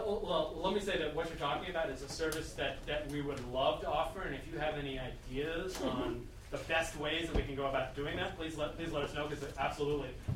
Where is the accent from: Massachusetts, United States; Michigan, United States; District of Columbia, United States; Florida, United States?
District of Columbia, United States; Washington; For example, I come from Washington, D.C. originally, and we just recently started a Fringe Festival.